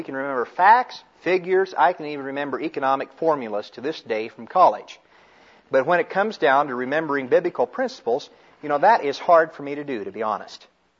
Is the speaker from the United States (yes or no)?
yes; Kansas, United States; but I grew up in Kansas where we plow.